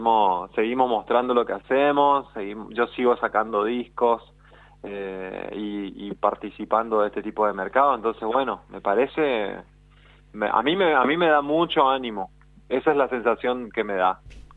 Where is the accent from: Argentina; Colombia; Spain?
Argentina; Chaco; Nosotros no nos presentamos como Chaco, sino